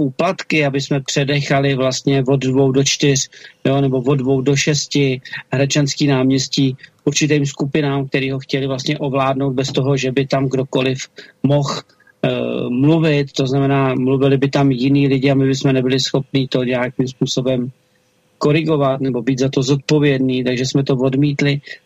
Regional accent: Prague, Czechia; ačkoliv jsem rodilej Žižkovák, přesto jsem tyhle ty disidenty neviděl

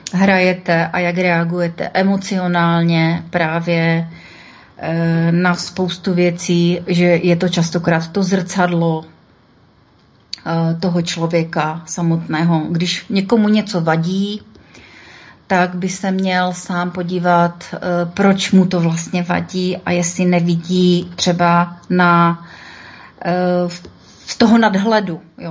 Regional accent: Moravia, Czechia; Já jsem Moravačka.

